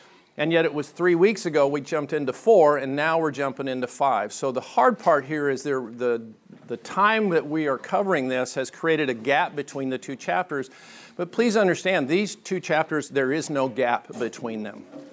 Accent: Lake Oswego, Oregon, United States; I grew up in Oregon. I actually went to high school at Lake Oswego High School. I grew up in that area

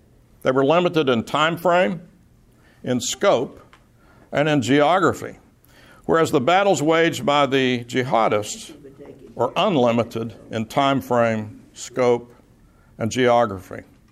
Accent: Texas, United States; now in New York City, United States; who knew I was from Texas

